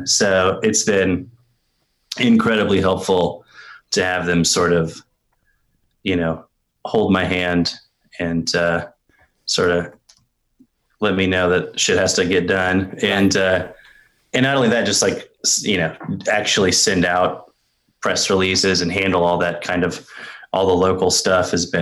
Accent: San Antonio, Texas, United States; also born or lived in Dallas / Austin; I grew up there for a good long time. San Antonio was cool. Got a lot of formative experiences and years in there. And I moved to Austin when I wa

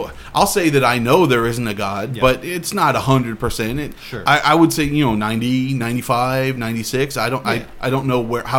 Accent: Clovis, United States; I have a 10-minute bit about how about growing up in Clovis and being around a bunch of racists for most of my childhood.

